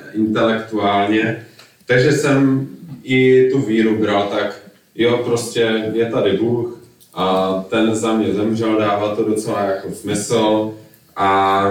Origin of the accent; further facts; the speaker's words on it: Český Těšín, Moravian-Silesian Region, Czechia; Jsem teda z Českého Těšína a narodil jsem se do věřící rodiny, ale ne do křesťanských sborů. Narodil jsem se do apoštolské církve.